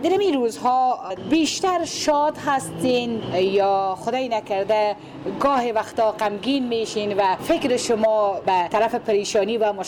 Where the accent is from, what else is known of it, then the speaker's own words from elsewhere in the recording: Afghanistan; born there; خواهیم نخواهیم در این ملک زاده شدیم و باید گذران زندگی بکنیم.